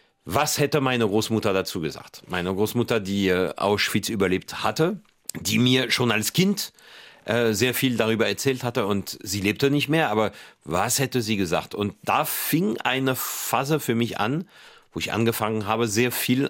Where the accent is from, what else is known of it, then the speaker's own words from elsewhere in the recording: France; German is a second language; moved away as an adult; now in Germany; Ich als Franzose, du träumst nicht, in Deutschland zu leben.